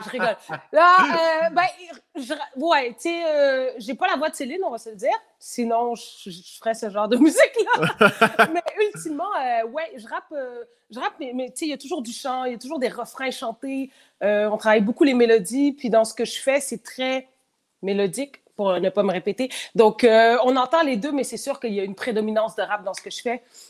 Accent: Quebec City, Quebec, Canada; j'ai commencé à Québec, tu sais, je viens de la ville de Québec

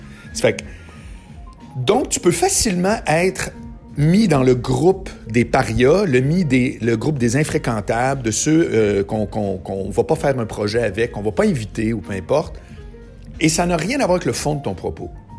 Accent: Charlesbourg, Quebec, Canada; Puis je viens de Charlebourg.

